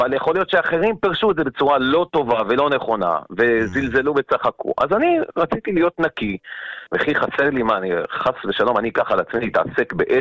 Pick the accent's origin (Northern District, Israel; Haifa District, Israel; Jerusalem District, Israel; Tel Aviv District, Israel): Tel Aviv District, Israel; Bnei Brak; ואנחנו פה מבני ברק, היינו הולכים לאודיטוריום בחוב ירושלים